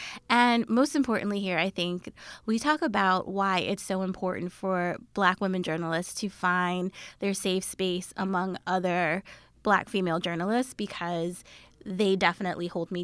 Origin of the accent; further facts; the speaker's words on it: New York, United States; growing up in New York, knowing a lot of women like